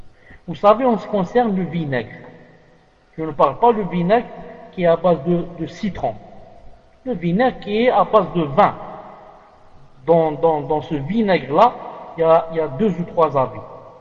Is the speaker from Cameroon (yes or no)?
no; Algeria; Mais chez nous, en Algérie, il y a ce problème